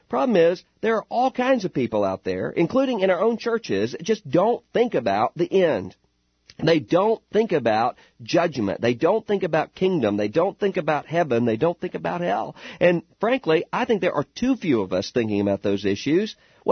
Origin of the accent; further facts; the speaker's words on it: Mississippi, United States; I saw this just recently in my hometown back in Mississippi